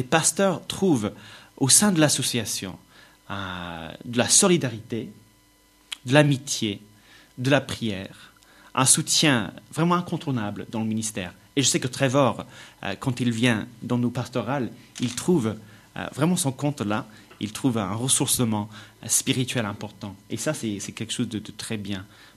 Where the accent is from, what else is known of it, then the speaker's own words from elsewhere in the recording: Northern Ireland, United Kingdom; French is a second language; now in France; Bon, alors je suis irlandais d'origine, donc je viens de près de Belfast.